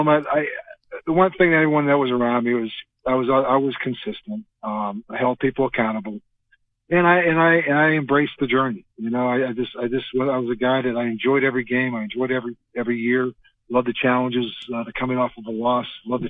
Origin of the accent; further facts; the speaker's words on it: Pennsylvania, United States; growing up in Western Pennsylvania, my father had a lot of impact on me.